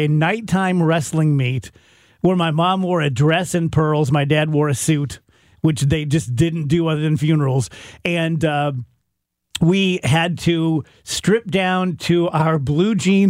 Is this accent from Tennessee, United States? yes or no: no; South Roxana, Illinois, United States; And I'm from South Roxana.